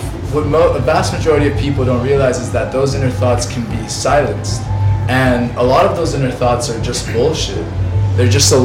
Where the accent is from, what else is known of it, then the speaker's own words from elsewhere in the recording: Miami, Florida, United States; I'm from Miami, Florida.